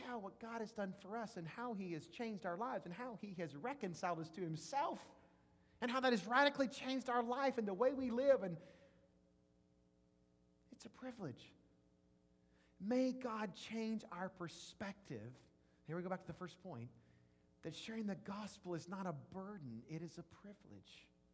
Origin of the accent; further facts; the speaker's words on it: Jackson, Mississippi, United States; moved away; I moved to Louisiana. I grew up in Jackson, Mississippi, an Ole Miss fan.